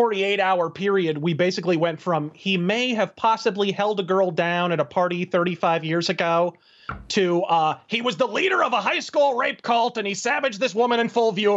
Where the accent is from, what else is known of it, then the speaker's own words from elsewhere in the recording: Arizona, United States; I'm from Arizona. I'd like to apologize on behalf of my entire state for Jeff Flake.